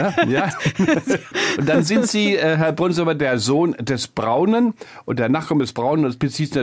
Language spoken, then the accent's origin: German; Lower Saxony, Germany; denn ich komme aus Ostfriesland